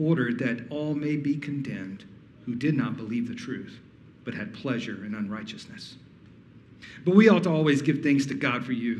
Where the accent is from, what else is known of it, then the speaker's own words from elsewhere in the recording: Alabama, United States; Did I say I'm from Alabama? I'm from Alabama, if you didn't know.